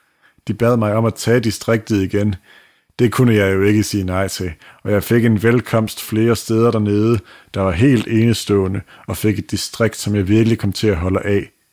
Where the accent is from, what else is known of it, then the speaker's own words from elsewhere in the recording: Vejle, Region of Southern Denmark, Denmark; now in Aalborg, Denmark; Vejle, jeg er fra Vejle. Jeg bor i Aalborg nu, men jeg er fra Vejle.